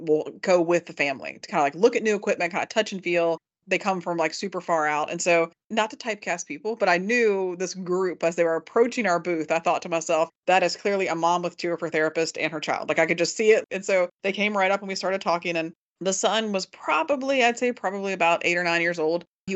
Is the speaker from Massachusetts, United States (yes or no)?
no; Lynchburg, Virginia, United States; now in Washington, United States; But I think about my hometown of Lynchburg, Virginia.